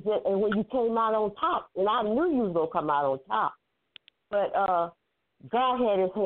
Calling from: Columbia, South Carolina, United States; I am calling from Columbia, South Carolina.

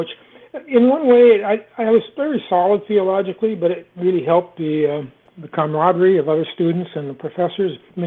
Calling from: Washougal, Washington, United States; Well, I'm calling from Washougal, Washington. Washougal actually means rushing water. It's near Portland, Oregon. And It's a small town, very enjoyable, at the mouth of the Columbia River Gorge.

